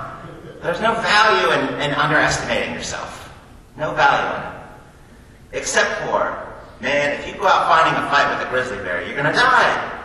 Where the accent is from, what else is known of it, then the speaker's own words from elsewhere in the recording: United States; As an American, I'm proud of this chart